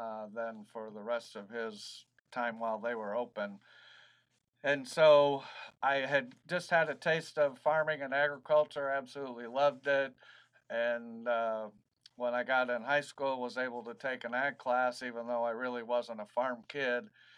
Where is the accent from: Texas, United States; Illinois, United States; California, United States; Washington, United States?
Illinois, United States; Milledgeville; Yeah, I did grow up on a farm. My father farmed up in Northwest Illinois near town of Milledgeville, where I attended school through fifth grade. It was a dairy and swine farm.